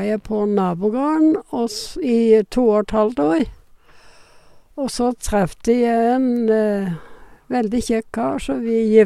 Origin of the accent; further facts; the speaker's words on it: West coast, Denmark; now in Norway; Jeg kommer fra Danmarks vestkyst.